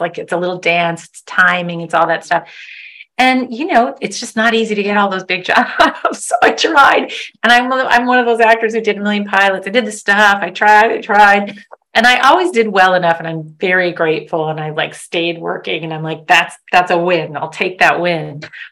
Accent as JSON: {"language": "English", "region": "Michigan", "country": "United States", "tie": "born or raised there", "also_born_or_lived": "Arizona", "said": "I was born in Detroit, grew up in Michigan, and then in Arizona."}